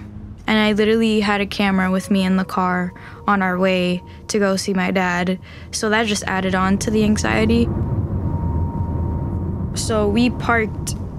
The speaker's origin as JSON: {"language": "English", "town": "Little Ferry", "region": "New Jersey", "country": "United States", "tie": "born or raised there", "said": "I am 18 years old, and I grew up in Little Ferry, New Jersey."}